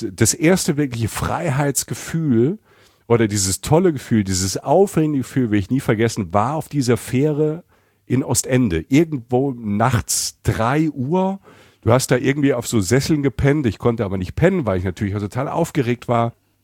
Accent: Rhineland-Palatinate, Germany; ich komme aus der Pfalz, 1000 Einwohner, ne, wunderschön, südliche Weinstraße, es ist die Toskana, es ist alles wunderbar.

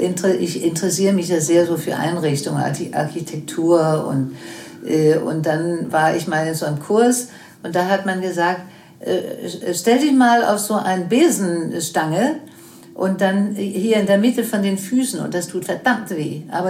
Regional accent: Denmark; also born or lived in United States; Naja, das Schlimmste war da, wo ich in Amerika war, nicht? Und wo ich dann zurückkam in meine Heimat Dänemark.

